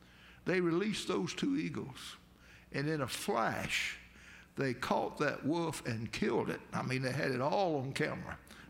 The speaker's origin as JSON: {"language": "English", "country": "United States", "said": "And I'm an American. I'm proud of our image and all."}